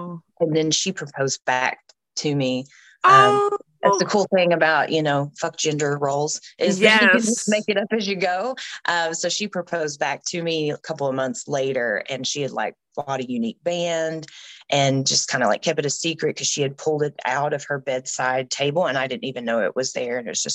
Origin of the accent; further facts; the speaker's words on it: Tennessee, United States; I'm 37 years old. I'm a mom. I have a beautiful 10-year-old son. I'm originally from East Tennessee. That's where I've lived my entire life.